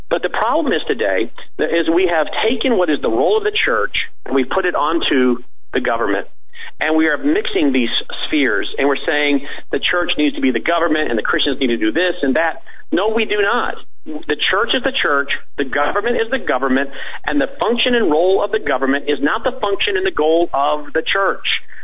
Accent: Washington, District of Columbia, United States; I spent 8 years growing up in Washington, D.C., and loved the whole patriotism thing and the military bands and the marches

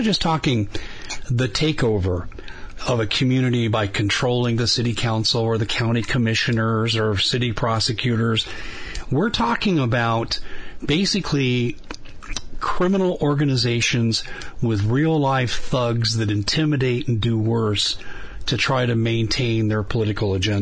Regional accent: Colorado, United States; I was raised in Colorado, and I went all my schooling there through undergraduate, and I lived my young adulthood there

